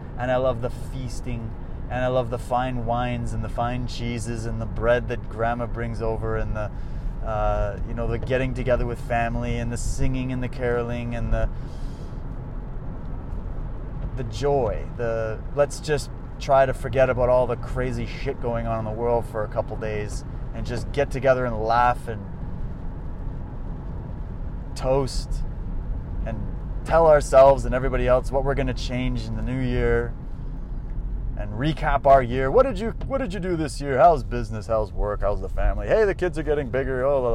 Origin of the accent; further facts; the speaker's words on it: Canada; I was raised in Canada. I was raised here and I was raised with the tradition of Christmas. And I was raised mostly, my parents were more on the Christian bent.